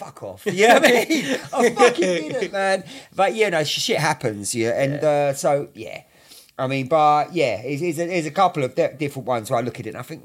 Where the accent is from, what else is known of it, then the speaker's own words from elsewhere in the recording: London, United Kingdom; now in -; North London. Mm. And so early, I mean, shit. I mean, Holloway was fucking nuts.